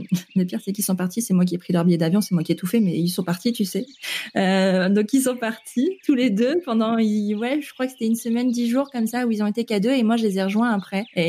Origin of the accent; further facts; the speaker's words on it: France; accent: French; J'ai l'accent typique français, ça, c'est sûr. Je n'ai pas l'accent du Nord, mais j'ai clairement un accent français quand je parle en anglais.